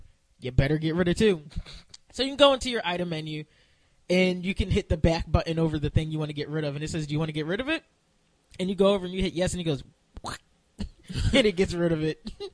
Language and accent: English; United States; I mean, like, yo, we're American.